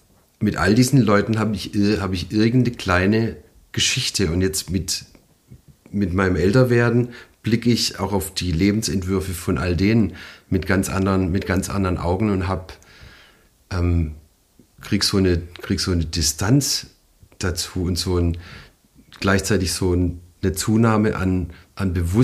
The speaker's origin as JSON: {"language": "German", "town": "Neuhausen", "region": "Baden-Württemberg", "country": "Germany", "tie": "born or raised there", "lives_now": "Pforzheim, Germany", "said": "Ich wohne jetzt in Pforzheim, aber habe lange in einem kleinen Dorf gewohnt am Rand des Nordschwarzwalds, das heißt Neuhausen. Wunderschönes kleines Dorf und hatte da mit meinen Eltern ein Haus im Wald, das ehemalige Schützenhaus."}